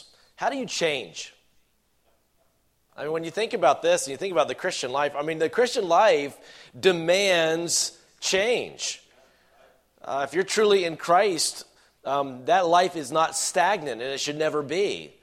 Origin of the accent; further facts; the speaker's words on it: South Carolina, United States; Now I'm from South Carolina